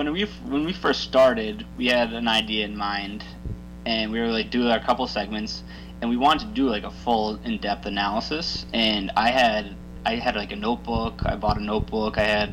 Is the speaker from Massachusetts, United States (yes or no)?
yes; Massachusetts, United States; I grew up just outside the Boston area, and seeing Laguna Beach in California was just a culture shock almost, because I'm freezing in the winter